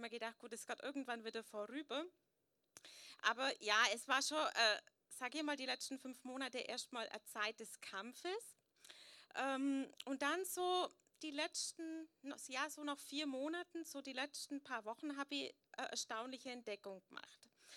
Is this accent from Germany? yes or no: yes; Möttingen, Bavaria, Germany; bin aus Möttingen.